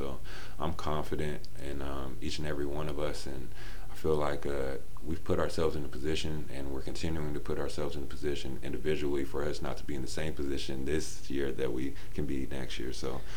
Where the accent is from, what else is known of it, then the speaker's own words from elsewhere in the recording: California, United States; also born or lived in Mount Shasta; I grew up in the Bay. But Northern California, even like Mount Shasta, where I was born, it gets a lot of sun.